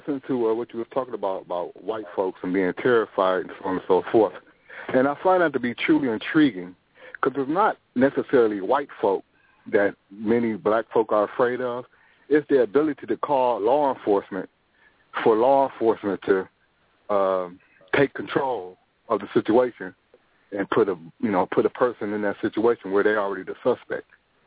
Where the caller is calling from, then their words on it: Detroit, Michigan, United States; I'm calling from Detroit, Michigan.